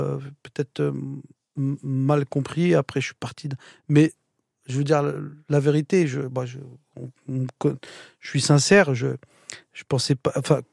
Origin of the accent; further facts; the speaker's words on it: Mantes-la-Jolie, Île-de-France, France; je viens de Mantes-la-Jolie, d'un milieu ouvrier.